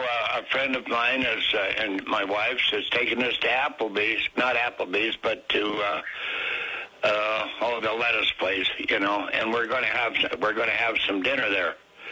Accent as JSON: {"language": "English", "region": "Montana", "country": "United States", "tie": "born or raised there", "said": "I was born and raised here in the Gallatin Valley and Madison Valley."}